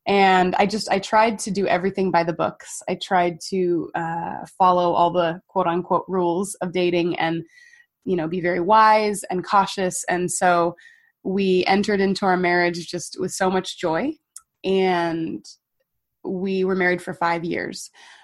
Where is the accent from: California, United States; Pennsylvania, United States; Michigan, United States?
California, United States; I grew up in California.